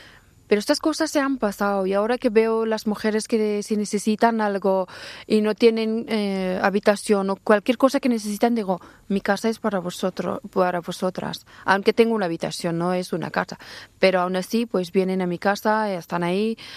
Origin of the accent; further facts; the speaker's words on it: Afghanistan; Spanish is a second language; moved away as an adult; now in Spain; desde que yo salí de Afganistán estaba en shock